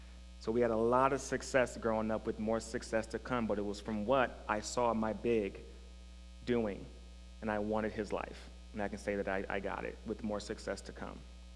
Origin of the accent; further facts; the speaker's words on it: Fort Wayne, Indiana, United States; I grew up in Fort Wayne on the south side of that city, and my environment was very negative.